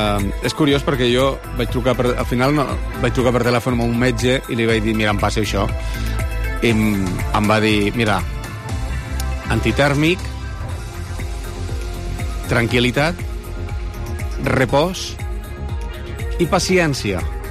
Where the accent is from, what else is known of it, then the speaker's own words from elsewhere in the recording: Lleida, Catalonia, Spain; no és com a lleidatà, no és una d'aquestes coses que t'agrada llegir de la teva ciutat